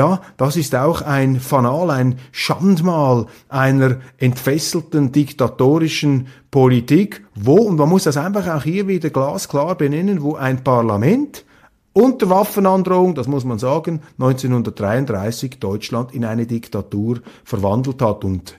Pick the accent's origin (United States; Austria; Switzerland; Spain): Switzerland; ich bin ein Schweizer